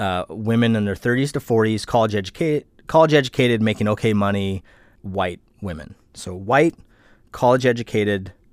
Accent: Alaska, United States; that was a set of features that I recognized from my childhood growing up in Alaska

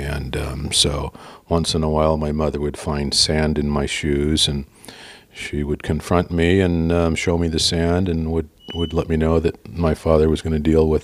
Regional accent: California, United States; I grew up in California. My friends, when I was young, all lived on the same block or an adjacent block.

